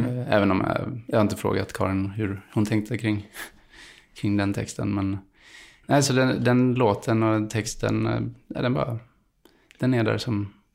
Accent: Gothenburg, Västra Götaland County, Sweden; Jag växte upp i Hammarkullen och när jag var 7 så... Så flyttade vi till Landalabergen som inte är en förort alls. Men det var lite miljonprojektskänsla mitt i stan kan man säga.

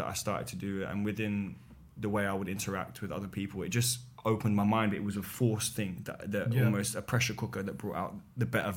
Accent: Poplar, London, United Kingdom; Poplar, East London.

